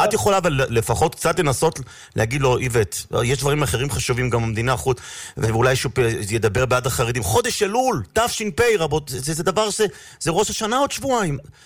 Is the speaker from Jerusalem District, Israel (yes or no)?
yes; Jerusalem, Jerusalem District, Israel; אני ירושלמי, כן.